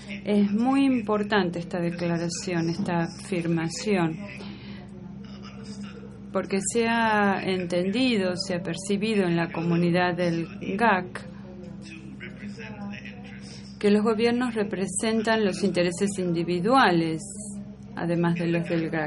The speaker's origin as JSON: {"language": "Spanish", "country": "Trinidad & Tobago", "said": "Bien, yo soy miembro del Comité Asesor Gubernamental, represento a mi país, que es Trinidad y Tobago."}